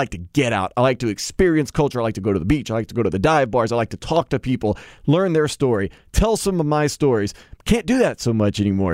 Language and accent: English; New Orleans, Louisiana, United States; I am from the 7th Ward, so close by. So we talk, we joke around, we talk about when we were growing up in New Orleans, how it's different, how it's good, how it's bad